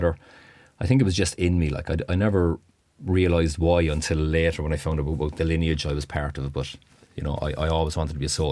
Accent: Ireland; me as an Irishman

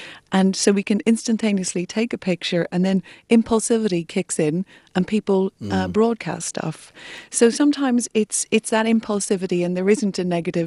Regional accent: Cork, Munster, Ireland; I'm from Cork originally

